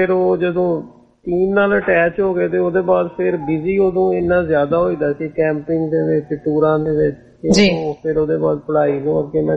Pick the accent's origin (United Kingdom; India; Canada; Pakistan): Pakistan; Vehari, Punjab; hockey ਮੈਂ ਅਸਲ ਚ ਵਿਹਾੜੀ ਇੱਕ ਛੋਟਾ ਜਿਹਾ ਸ਼ਹਿਰ ਹੈਗਾ ਵਾ, ਮੁਲਤਾਨ ਮੇਨ ਵੱਡਾ ਸ਼ਹਿਰ ਸਾਡੇ ਕੋਲ ਆ, 100 ਕਿਲੋਮੀਟਰ ਹੈ ਵਿਹਾੜੀ ਤੋਂ